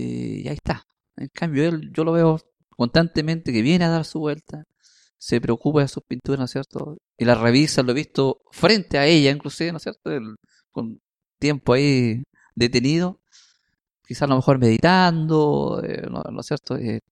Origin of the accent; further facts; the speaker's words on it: San Bernardo, Santiago Metropolitan, Chile; born there; Bueno, nacido en San Bernardo.